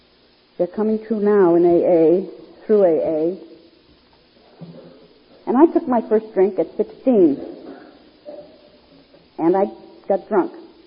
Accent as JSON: {"language": "English", "region": "New York", "country": "United States", "tie": "born or raised there", "said": "This friend of mine from my hometown thought it might be nice if I went down to the big city. I was born in a small town upstate New York"}